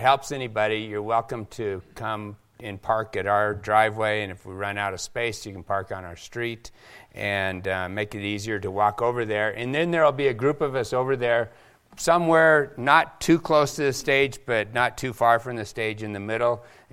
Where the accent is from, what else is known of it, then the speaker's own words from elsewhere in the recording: Seattle, Washington, United States; I was one of the few times I've gone up, growing up in Seattle, on top of the Space Needle.